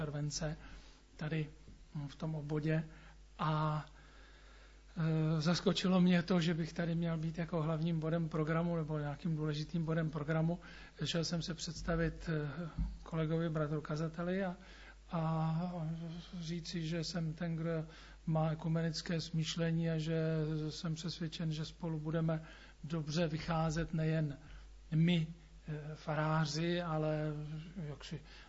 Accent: Vysočina Region, Czechia; já jsem, pocházím z Vysočiny, z toho západního konce, tam, co, jak bych to řekl, tam, co je Želivská přehrada, zhruba tak. A sem přicházím z Poličky, kde jsem bylo mé poslední působiště, a to je taky na Vysočině.

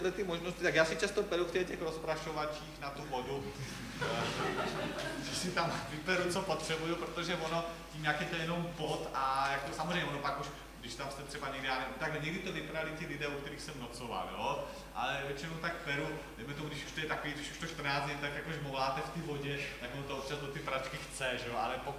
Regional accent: Prague, Czechia; No, já jsem naštěstí z Prahy

